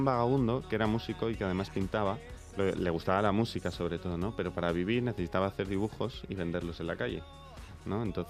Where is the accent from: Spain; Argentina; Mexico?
Spain; Madrid, Community of Madrid; Sí, soy de Madrid, ¿no?